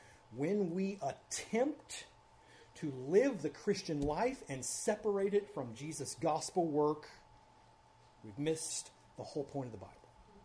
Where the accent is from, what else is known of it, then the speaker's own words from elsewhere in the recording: Ohio, United States; also born or lived in Kentucky; I grew up around the Amish in Ohio and Kentucky.